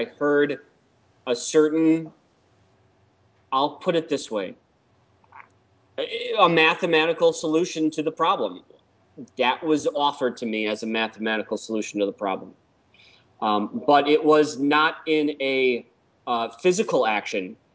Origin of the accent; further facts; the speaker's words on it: Ireland; And I'm Irish.